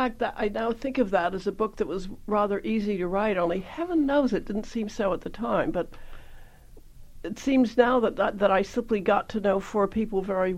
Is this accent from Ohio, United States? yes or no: no; Chapel Hill, North Carolina, United States; I grew up in Chapel Hill, in North Carolina, and my father was a professor.